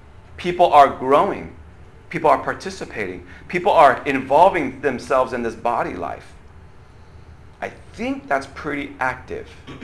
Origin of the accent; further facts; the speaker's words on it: United States; It's just probably because I grew up in America. I'm more expressive that way.